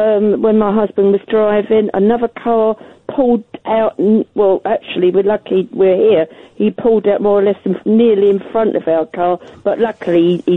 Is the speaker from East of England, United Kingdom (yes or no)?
yes; Holland-on-Sea, East of England, United Kingdom; Yeah, I'm from Holland-on-Sea, Essex.